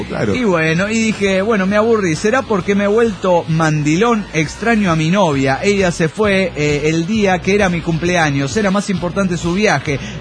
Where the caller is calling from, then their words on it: Salinas Victoria, Nuevo León, Mexico; Aquí en Salinas, Canon. Victoria, Nuevo León, México. ¿Cómo están, cabrones? Aquí reportándome desde mi nueva ubicación.